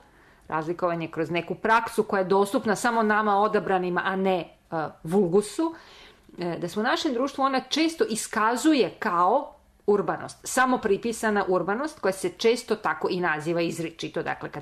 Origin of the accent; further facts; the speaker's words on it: Belgrade, Serbia; Ja sam Beograđanka, ali sam odrasla u naselju koje je onako na periferiji bilo